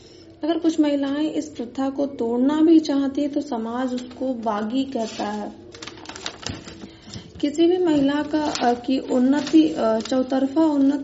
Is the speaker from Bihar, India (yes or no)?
no; Basti, Uttar Pradesh, India; मैं बस्ती जिले से हूँ।